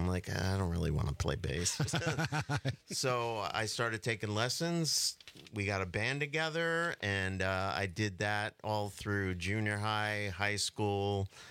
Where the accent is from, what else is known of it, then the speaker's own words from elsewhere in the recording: Long Island, New York, United States; I grew up in on Long Island, New York, which is why I've got the Giants hat on.